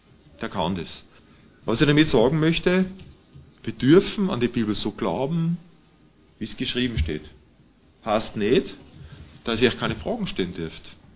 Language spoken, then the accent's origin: German; Austria; das betrifft nicht nur uns als Österreicher